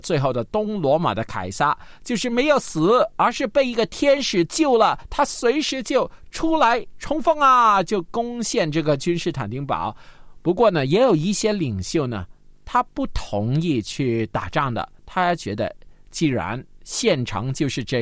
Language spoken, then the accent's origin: Chinese; China; 相信呢我们都听说过第一个活字印刷，就是我们中国人毕生来发明的